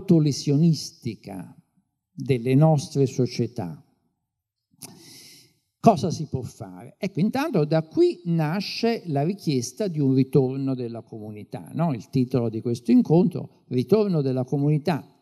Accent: Naples, Campania, Italy; Io, per esempio, sono napoletano, a Napoli

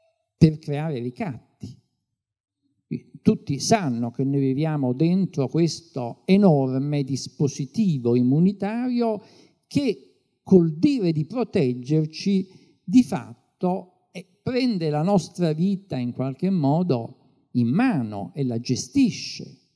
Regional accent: Naples, Campania, Italy; Io, per esempio, sono napoletano, a Napoli

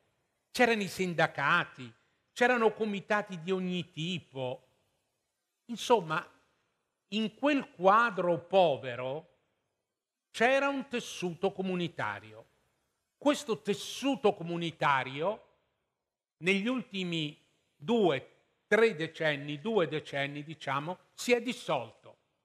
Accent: Rome, Lazio, Italy; perché io sono di Roma, non so se si è capito.

